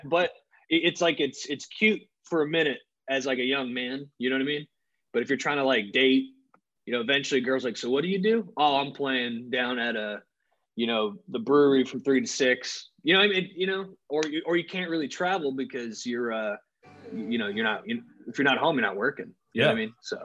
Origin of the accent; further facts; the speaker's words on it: Charleston, South Carolina, United States; also born or lived in Nashville; Yeah, I'm from Charleston, but I used to live in Nashville too.